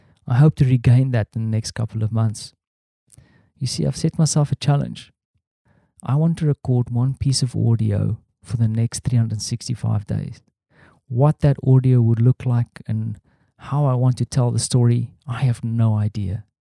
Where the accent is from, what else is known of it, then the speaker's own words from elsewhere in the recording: South Africa; now in Warsaw, Poland; As a South African, I feel super blessed to be exposed to different cultures